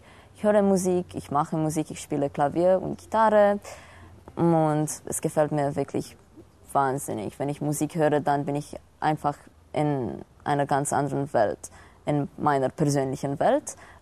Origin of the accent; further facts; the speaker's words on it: Romania; now in Germany; Was ich immer in meinem Heimatland vermisse, ist die Toleranz hier in Deutschland. Die Leute sind einfach weltoffener und verständnisvoller. Zum Beispiel, wenn man in Rumänien sich komischer bekleidet